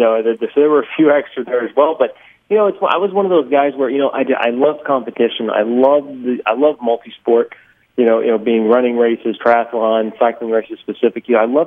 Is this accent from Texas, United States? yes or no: yes; Texas, United States; Actually, I grew up in Texas, and no, I did play baseball, football, basketball, soccer.